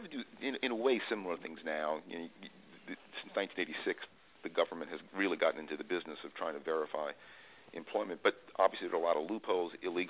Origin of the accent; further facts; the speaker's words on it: Louisiana, United States; moved away as an adult; now in Virginia, United States; I was born and raised in Louisiana. Now I live in Virginia, where I've lived for most of my adult life. I'm an immigrant from Louisiana to Virginia.